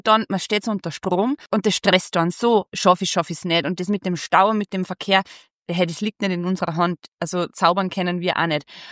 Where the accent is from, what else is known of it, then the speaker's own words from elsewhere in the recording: Wals, Salzburg, Austria; bin ich wieder nach Wals gefahren, ja, wo ich herkomme.